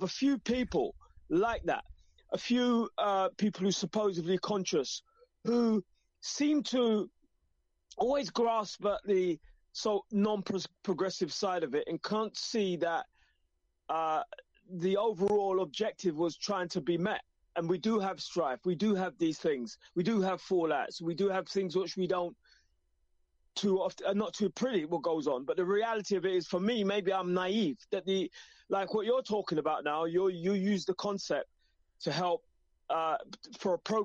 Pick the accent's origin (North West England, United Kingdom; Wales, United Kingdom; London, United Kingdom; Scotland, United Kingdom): London, United Kingdom; East London; I'm from East London, east of London. That's what we call it, East London. That's where I was born. That's where I grew up.